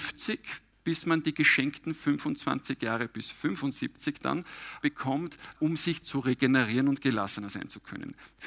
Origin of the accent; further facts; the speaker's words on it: St. Pölten, Lower Austria, Austria; eher die grünen Wienerwaldberge gewohnt ist, die bei uns in der Nähe sind, wir kommen ja aus St. Pölten.